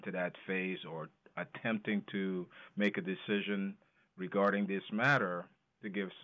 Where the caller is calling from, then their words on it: New Jersey, United States; Some days I'm in New York, seldom in Connecticut, but today I'm calling in from New Jersey.